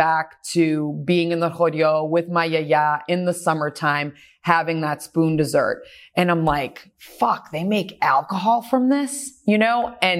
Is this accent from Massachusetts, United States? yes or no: yes; Boston, Massachusetts, United States; Boston born and raised. My parents were from Tripoli and Megalopoli. Dad has passed. Grandparents, Kalamata and Sparti. So all Peloponnese.